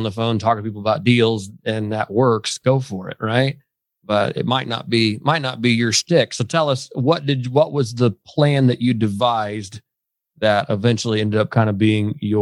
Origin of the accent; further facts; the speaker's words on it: Indiana, United States; that I grew up in Indiana, but coming down South, I mean, the conversations are longer here on the phone.